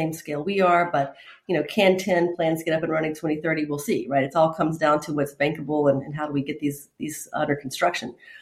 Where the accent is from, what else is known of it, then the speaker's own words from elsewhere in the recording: Baton Rouge, Louisiana, United States; now in Austin, United States; I'm in Austin, and I grew up in Baton Rouge, Louisiana.